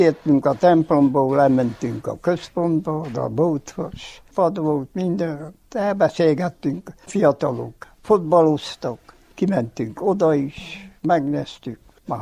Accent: Hodgya, Harghita, Romania; Itt születtem, akkor innen kivisznek a temetőbe.

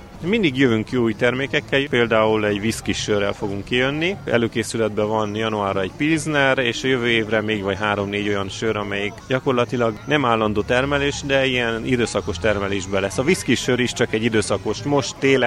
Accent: Cluj-Napoca, Cluj County, Romania; és Kolozsvárról jöttem.

